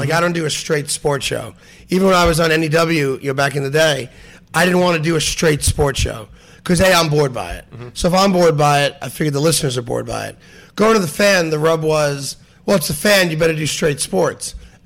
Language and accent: English; New York, United States; But, you know, I hate Philly. Mm-hmm. And I did as a New Yorker.